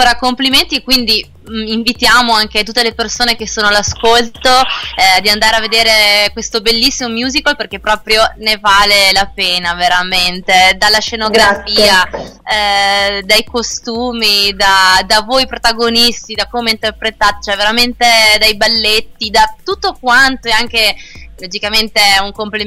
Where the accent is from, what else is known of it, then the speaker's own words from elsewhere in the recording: Trentino-Alto Adige, Italy; essendo che io sono trentina